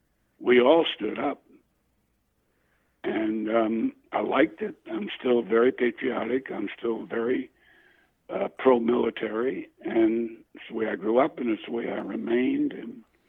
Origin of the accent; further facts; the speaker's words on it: Savannah, Georgia, United States; Anyhow, I grew up in Savannah. My mother and father from Savannah. Both sets of my grandparents were born in Savannah. So we've been there a long time.